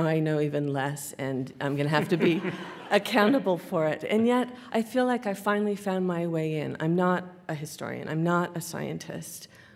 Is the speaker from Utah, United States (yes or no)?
yes; Salt Lake City, Utah, United States; I grew up in Salt Lake. We left.